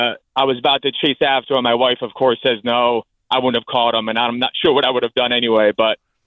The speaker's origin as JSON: {"language": "English", "region": "Connecticut", "country": "United States", "said": "My wife's from Huntington. I'm from Connecticut."}